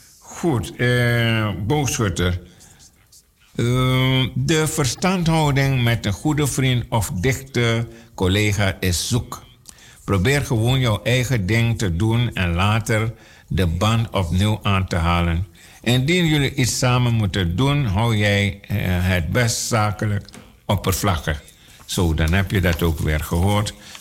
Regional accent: Amsterdam, North Holland, Netherlands; En je moet weten, ik kom ook van Amsterdam-Noord. Ik maak vice versa 40 kilometer om hier te zijn.

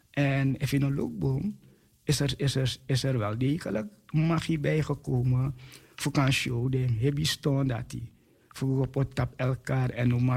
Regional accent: Suriname; Niet eens als Surinamers onder elkaar.

